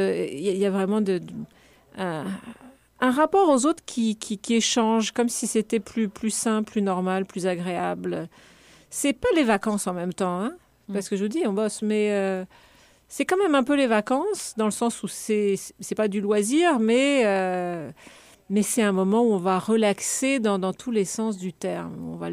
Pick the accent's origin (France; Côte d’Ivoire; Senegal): France; Paris, Île-de-France; ça m'a frappée parce que je suis originaire de la ville de Paris. Et pour moi, une ville, c'est Paris.